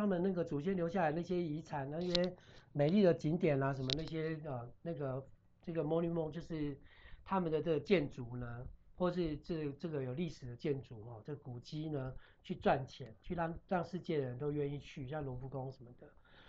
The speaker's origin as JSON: {"language": "Chinese", "country": "Taiwan", "said": "我们台湾这边的观光呢，也真的要加油"}